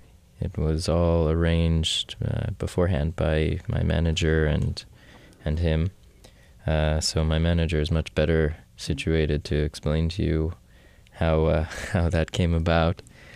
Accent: Niger; … is from Mali and we're from Niger, which is to say pretty much the same thing

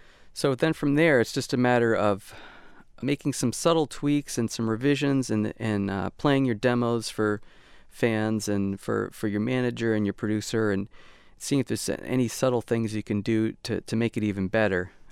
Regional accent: Connecticut, United States; now in Santa Barbara, United States; and I come from Connecticut, East Coast, and there was always such a difference in my mind between East Coast people and West Coast people

